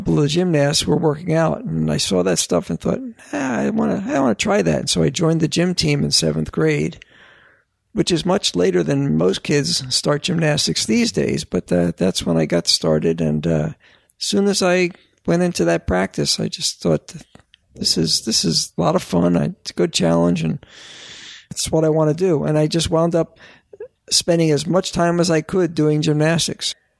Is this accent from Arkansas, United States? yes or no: no; West Oak Lane, Pennsylvania, United States; I grew up in West Oak Lane, and every house had a lawn with a little ramp.